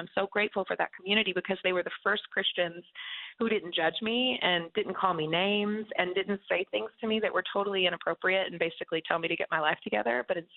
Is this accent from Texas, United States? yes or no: no; North Carolina, United States; Well, I was raised in the Southeast in North Carolina in a tiny little town, which I loved. I mean, there were 14,000 people in the whole town, so very small.